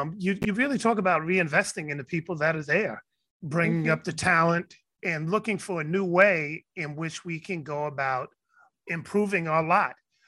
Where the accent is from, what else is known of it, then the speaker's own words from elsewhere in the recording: Soundview, New York, United States; She's from the South Bronx, my old stomping grounds. I'm from Soundview. She's from Hunts Point.